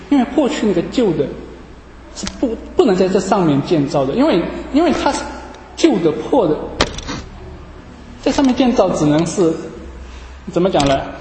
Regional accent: China; 以前会什么我们中国人说封建社会大家好保守好传统，不一定的。

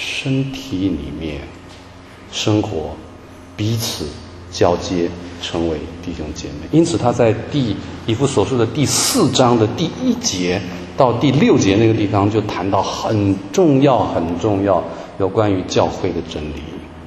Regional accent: Taiwan; 哎，有中国各地来的，像我是从台湾来的

